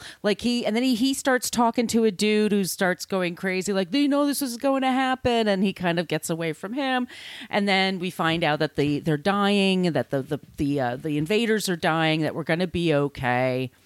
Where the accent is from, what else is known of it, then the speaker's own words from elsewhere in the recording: East Coast, United States; I'm from the East Coast, but you lived there for a while.